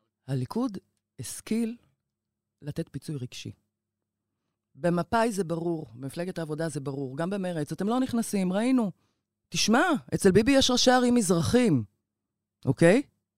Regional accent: Kiryat Ata, Haifa District, Israel; moved away as an adult; now in Tel Aviv, Israel; במקור מקריית אתא. נולדתי בקריית אתא, גדלתי שם, אחרי הצבא עברתי לתל אביב.

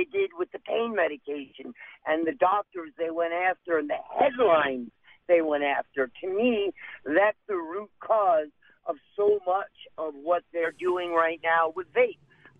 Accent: Connecticut, United States; When I grew up, I'm 57 years old. When I grew up in Connecticut, it was illegal to have a radar detector in your car.

